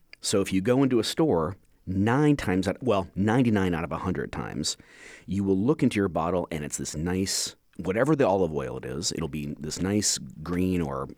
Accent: Texas, United States; also born or lived in Duluth / California / Greece; So I was born in Duluth. I grew up in Texas and California. Spent about 10 years in Greece doing my PhD

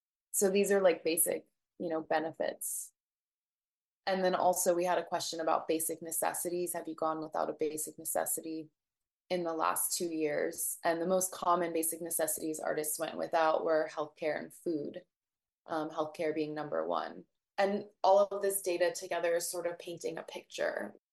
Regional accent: Miami, Florida, United States; now in Los Angeles, United States; I am a visual artist based in Los Angeles, and I'm originally from Miami, Florida.

